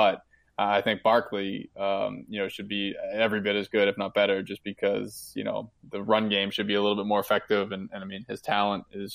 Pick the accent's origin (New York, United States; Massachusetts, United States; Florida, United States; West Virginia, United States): Massachusetts, United States; Boston; Like, first of all, I grew up in Boston, so people are going to say, oh, I'm a Patriots fan.